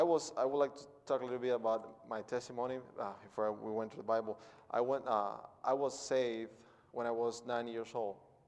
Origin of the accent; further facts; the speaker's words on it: Cuba; I come from Cuba. I'm a missionary from Cuba, serving under GAM